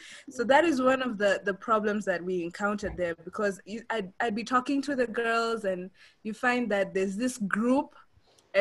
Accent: Botswana; moved away as an adult; now in Kenya; I didn't grow up in Kenya, actually. I grew up in Botswana. That's where my dad worked. So the whole family relocated there. And then after high school, I came to Kenya to do my undergraduate.

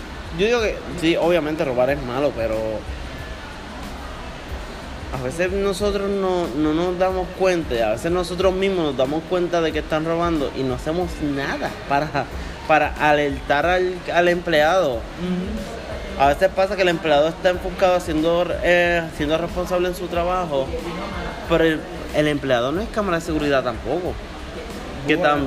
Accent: Vega Baja, Puerto Rico; yo creo que fue en mi pueblo, en Vega Baja

